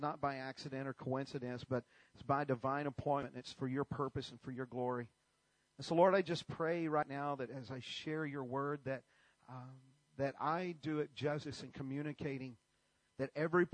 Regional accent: United States; because I'm from America and I'm here and I'm a guest.

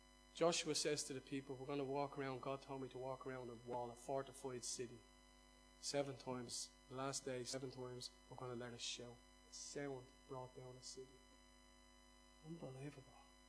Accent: Ireland; I don't know about you, but when I listen to him, something in me rises as an Irishman.

